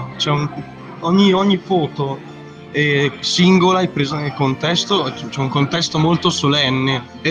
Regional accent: Cremona, Lombardy, Italy; Io sono di Cremona.

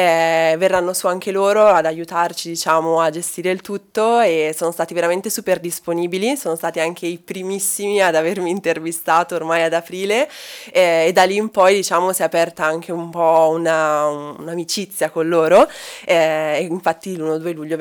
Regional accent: Lombardy, Italy; Allora, io vivo in un piccolo paesino vicino a Varese, quindi sono lombarda.

